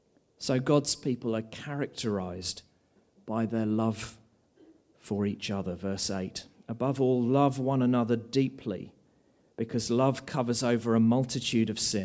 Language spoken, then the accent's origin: English; Australia; One of the challenges, I think, for us as Australian Christians is that it's easy for us not to live very overlapped lives.